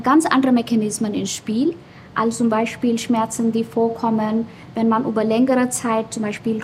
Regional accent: India; now in Germany; Ich komme ja aus Indien, von einem subtropischen Klima.

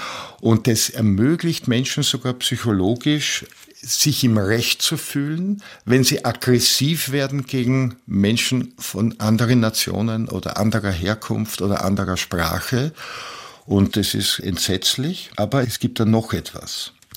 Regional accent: Vienna, Austria; also born or lived in Lower Austria; Also ich bin Wiener, Niederösterreicher. Das ist so die Region, in der ich lebe, meinen Alltag habe, wo ich aufgewachsen bin. Und Europäer der Idee nach und auch der Praxis.

